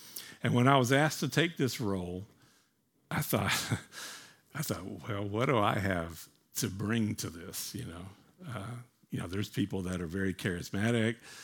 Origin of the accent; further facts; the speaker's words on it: Huntsville, Alabama, United States; So as I said, I'm from Alabama. Grew up there in the 60s and 70s. When I was growing up, grew up in Huntsville.